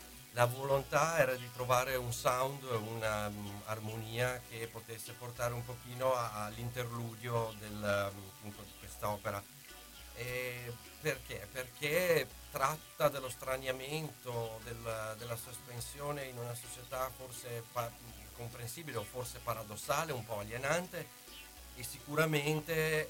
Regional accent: Padua, Veneto, Italy; born there; sono nato a Padova da genitori modenesi, okay, e piemontesi.

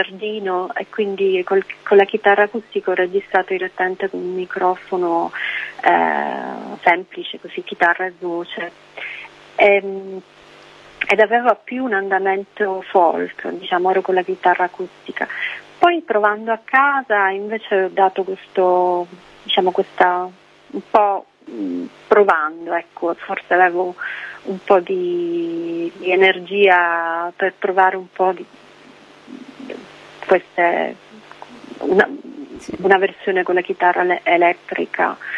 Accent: Sicily, Italy; anche probabilmente perché sono siciliana e per tanti anni sono così abituata invece a sopportarmi l'estate, no?

